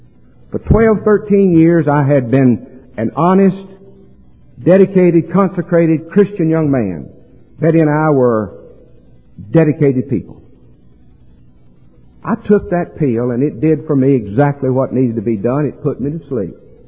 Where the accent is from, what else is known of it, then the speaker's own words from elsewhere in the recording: Kannapolis, North Carolina, United States; Now, my little hometown of Kannapolis, North Carolina, railroad tracks run right down through the middle of it.